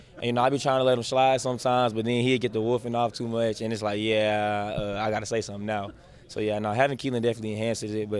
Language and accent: English; Atlanta, Georgia, United States; I'm from Atlanta, so, like, we know a lot of rappers and stuff like that, but I'm not related to any of them.